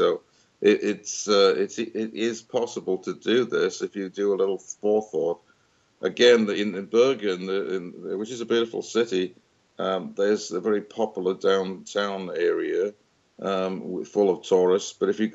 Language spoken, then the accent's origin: English; United Kingdom; when I was growing up in Britain